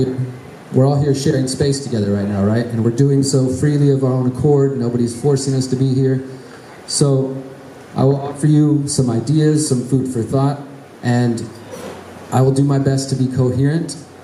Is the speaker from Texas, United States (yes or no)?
yes; Houston, Texas, United States; moved away as an adult; now in Morelia, Mexico; I'm 38 years old. I'm originally from Houston, Texas. I've been living in Morelia for the last 3 years, since March 2020.